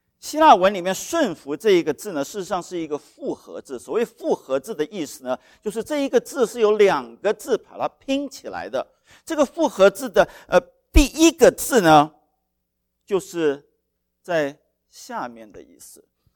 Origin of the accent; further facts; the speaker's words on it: Taiwan; 我是从台湾出来的，台湾出来的男性呢